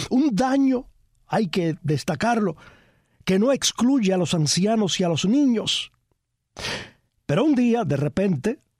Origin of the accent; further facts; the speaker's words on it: Cuba; la gran mayoría de nosotros, como cubanos, comparte.